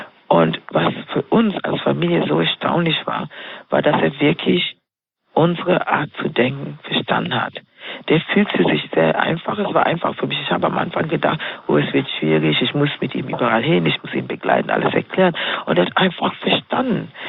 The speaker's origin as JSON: {"language": "German", "country": "Kenya", "tie": "born or raised there", "said": "Und ich bin Kenianerin, in Kenia aufgewachsen, dort groß geworden."}